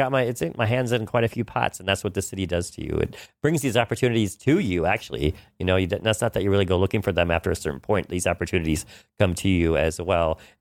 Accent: New York City, New York, United States; I think being a New Yorker, too, a lot of us have our hands in a bunch of different pots.

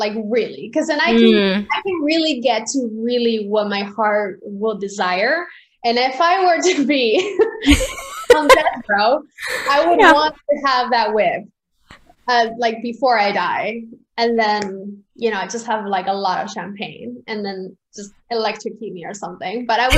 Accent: Peru; because I grew up in Peru.

